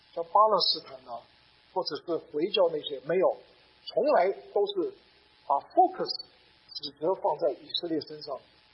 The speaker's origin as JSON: {"language": "Chinese", "country": "China", "said": "就有点像我们中国人说的牵一发动全身"}